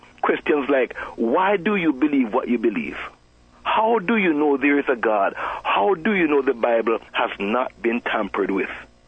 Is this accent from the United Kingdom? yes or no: no; Jamaica; now in United States; Yes, I grew up in Jamaica, I should say, you know. I've been in America since 1984. And my faith journey was interesting because I grew up in a Christian home.